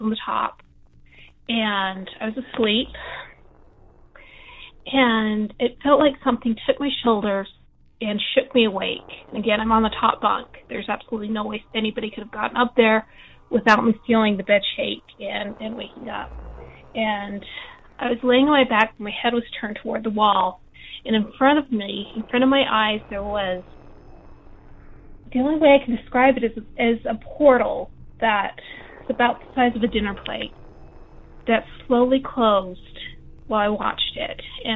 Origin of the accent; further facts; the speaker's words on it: Utah, United States; I'm from Utah. I grew up Mormon.